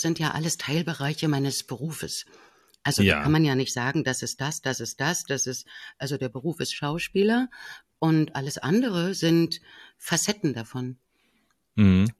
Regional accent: East Germany, Germany; Ich komme ja aus dem Osten

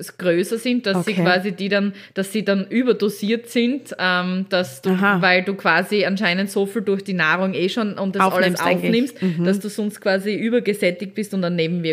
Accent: Styria, Austria; bei uns in Österreich oder in der Steiermark

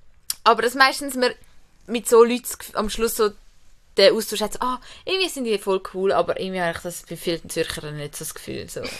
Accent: Zürich, Zurich, Switzerland; wir sind zwar schon in Zürich aufgewachsen und immer, wenn alle so sagen, ah, oh, sie wohnen wirklich so in Zürich, Zürich, und ich so, ja, schon Zürich, Zürich, weil wir wohnen halt in Zürich, Zürich.

